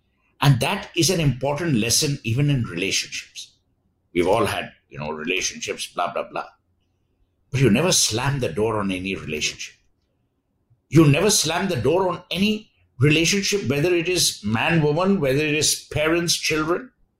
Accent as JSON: {"language": "English", "town": "Kolkata", "region": "West Bengal", "country": "India", "tie": "born or raised there", "said": "See, let me tell you, being born and raised in Calcutta, money has never been an issue with us."}